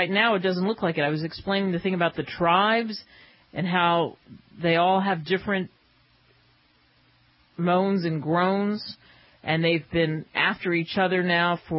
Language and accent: English; Pennsylvania, United States; and I grew up in outside of Philadelphia. So I always rooted for the Eagles.